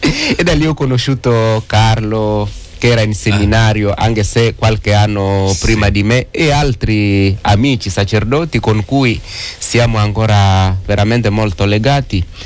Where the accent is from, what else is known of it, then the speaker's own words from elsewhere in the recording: Butembo, North Kivu, DR Congo; now in Italy; Vengo da Butembo, dalla città di Butembo.